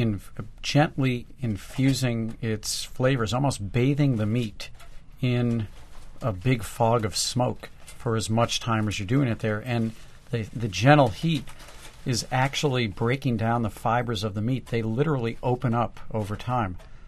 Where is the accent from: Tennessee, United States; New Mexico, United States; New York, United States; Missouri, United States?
Missouri, United States; St. Louis; When I was growing up in St. Louis, barbecue meant something pretty simple.